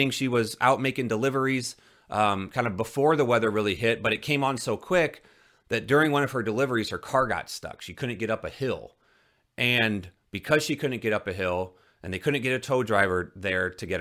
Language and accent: English; Midwest, United States; I'm used to driving in the snow growing up in the Midwest.